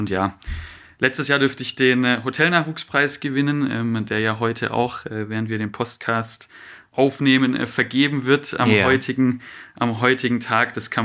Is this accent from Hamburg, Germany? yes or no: no; Stuttgart, Baden-Württemberg, Germany; Ich komme auch selber aus Stuttgart, 1990 da geboren, also jetzt 33 Jahre alt.